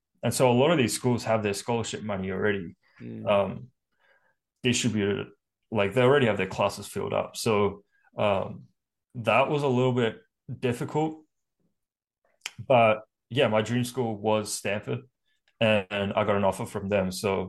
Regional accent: Australia; now in United States; As an Australian kid, it's extremely, extremely expensive to come over to the US and play college.

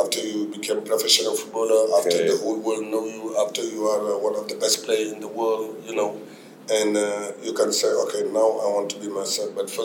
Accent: Senegal; English is a second language; I come from Senegal. I'm born in Senegal.

